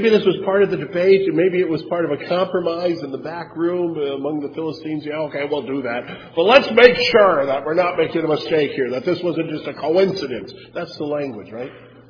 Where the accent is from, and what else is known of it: Wisconsin, United States